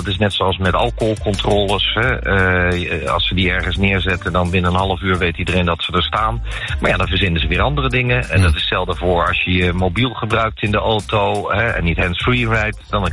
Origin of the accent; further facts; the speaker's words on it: Delft, South Holland, Netherlands; born there; Mijn geboortestad.